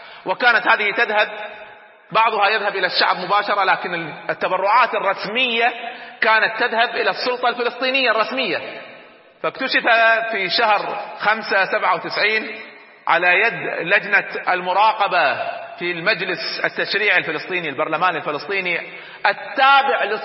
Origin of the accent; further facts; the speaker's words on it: Nuqra, Hawalli, Kuwait; خالد مشعل كان عندنا في الكويت وقد تربيت معه في مسجد واحد في منطقة النقرة في أعوام 69 و70